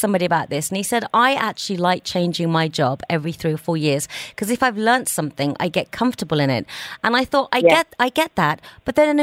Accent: Birmingham, West Midlands, United Kingdom; I'm from Birmingham.

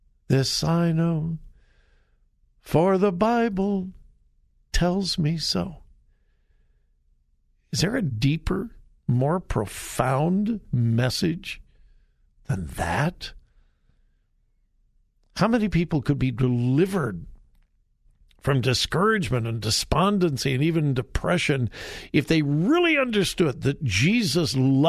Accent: United States; born there; I was born in America. I live in America.

